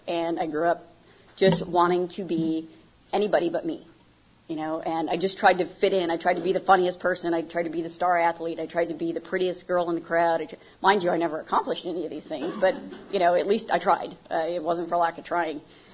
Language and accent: English; Michigan, United States; This was back in Michigan. I grew up in Michigan. And moved out to the suburbs.